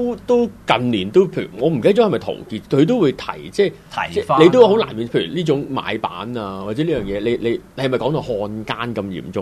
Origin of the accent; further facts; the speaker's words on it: China; 或者唔係講直接話俾你聽我哋中國人咁而家嗰啲愛國教育嘅。